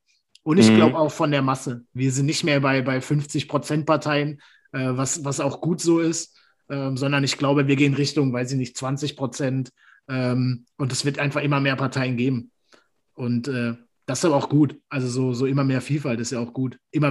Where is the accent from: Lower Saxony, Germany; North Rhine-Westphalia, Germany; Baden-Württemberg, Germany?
Baden-Württemberg, Germany; Ich komme aus Baden-Württemberg